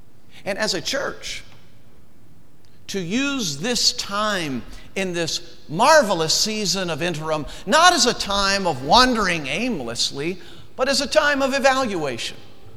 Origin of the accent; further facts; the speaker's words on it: the South, United States; I came from the South to become president of Northern Seminary.